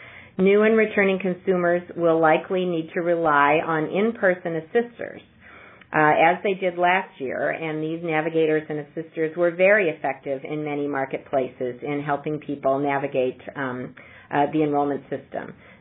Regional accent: Dallas, Texas, United States; I'm going to give a quick example from my hometown of Dallas, Texas.

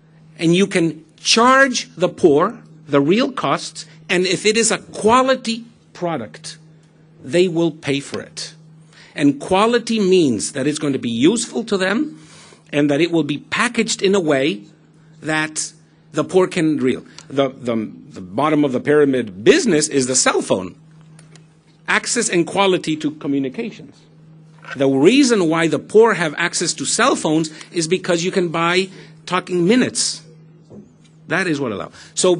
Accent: Paraguay; I come from Paraguay

